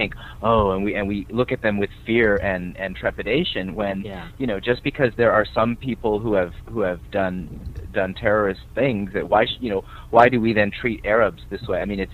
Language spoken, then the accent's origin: English; United States; I'm not afraid to say that I'm American